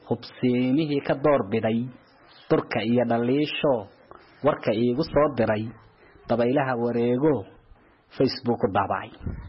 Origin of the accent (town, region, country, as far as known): Djibouti